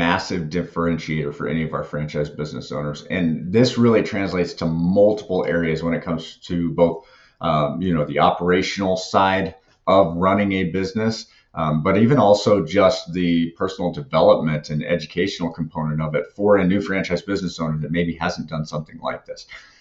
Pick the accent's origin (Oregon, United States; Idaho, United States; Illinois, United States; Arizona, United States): Arizona, United States; also born or lived in Colorado / New Mexico; So I grew up in Arizona. I've lived in Colorado, New Mexico.